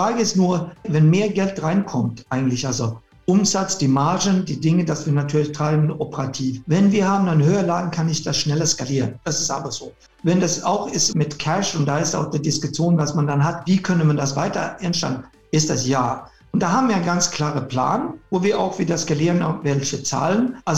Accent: Sweden; German is a second language; bin Schwede ursprünglich

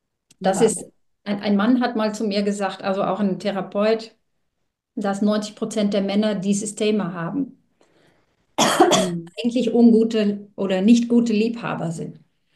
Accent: Netherlands; German is a second language; bin ja Niederländerin

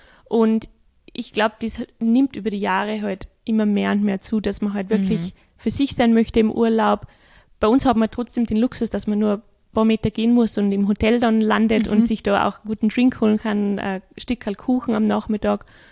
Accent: Austria; Und da gibt es auch genau das Gleiche in Grün wie bei uns in Österreich

